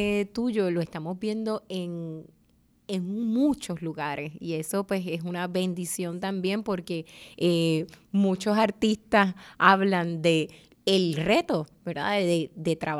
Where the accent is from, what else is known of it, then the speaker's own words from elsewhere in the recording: Arecibo, Puerto Rico; yo soy de la generación de los niños que se criaron finales de los 70, 80. Y yo soy de Arecibo.